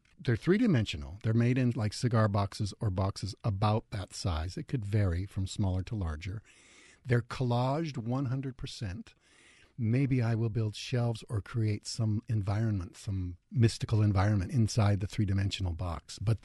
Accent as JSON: {"language": "English", "region": "Wyoming", "country": "United States", "tie": "born or raised there", "said": "And a very notable gallery in my home state of Wyoming, the Nicolaysen Gallery, was. I was very honored to be there in my hometown."}